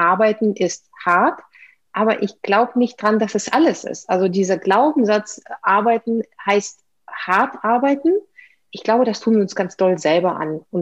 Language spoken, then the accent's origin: German; Saint Petersburg, Russia; German is a second language; Ich bin Russin, also ich bin in der Sowjetunion geboren, in der Stadt, die damals noch Leningrad hieß. Dann wurde sie St. Petersburg umbenannt.